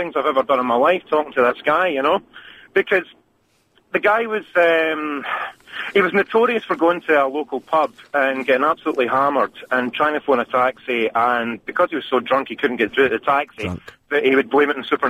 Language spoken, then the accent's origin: English; Scotland, United Kingdom; I'm Scottish, it's a big road, you know, it's like, wow.